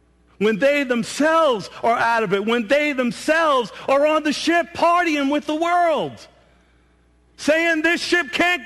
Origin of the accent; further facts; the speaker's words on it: New York, United States; I'm from New York. I'm Hispanic, and I'm not upset or mad.